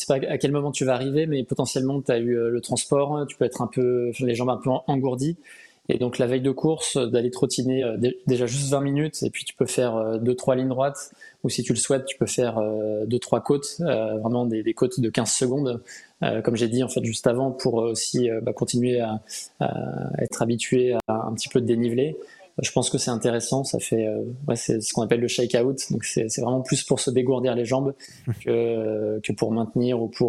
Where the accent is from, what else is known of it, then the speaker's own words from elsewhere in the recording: the Alps, France; je viens des Alpes. Donc pour moi, 800 mètres ou 1000 mètres d'altitude, je ne trouve pas ça forcément très élevé.